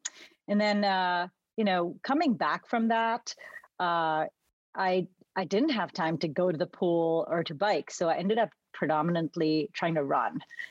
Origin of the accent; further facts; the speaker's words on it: Mumbai, Maharashtra, India; I grew up in Bombay, India, where, you know, it's a big bustling city.